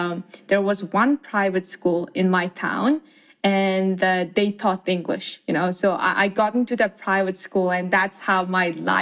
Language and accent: English; Mongolia; So growing up in Mongolia, I come from the countryside, actually not the Ulaanbaatar, the capital city where 1 million people live. And the total population of Mongolia is 3 million. So, you know, I come from a town of less than 100,000 people. I think it was at the time around like 50,000 people. And it was a very small town.